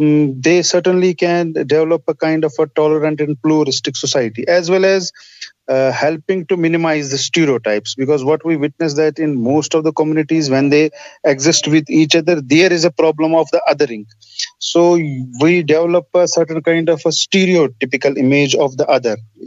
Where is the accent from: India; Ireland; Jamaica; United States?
India; Srinagar, Jammu and Kashmir; I am a doctoral candidate at University of Haifa, Israel. I am come from Srinagar, Kashmir, that is a conflict zone. I have lived most of my life here.